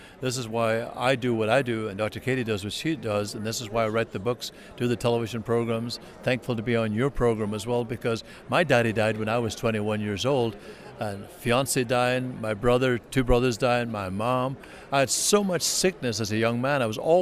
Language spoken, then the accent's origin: English; Ireland; moved away as an adult; I came from Ireland, Mike, when I was about 21, 22 to this country.